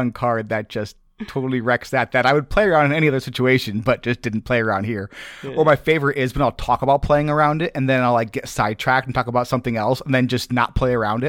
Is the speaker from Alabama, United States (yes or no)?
no; Nebraska, United States; I grew up in Nebraska. I know of all the farms.